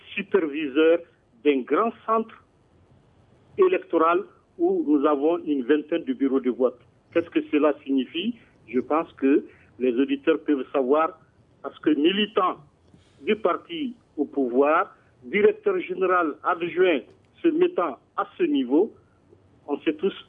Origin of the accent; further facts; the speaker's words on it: north, Mali; Moi, je suis ressortissant du Nord.